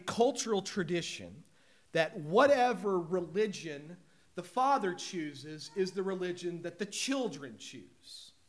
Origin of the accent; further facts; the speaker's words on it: United States; So here I am, I'm an American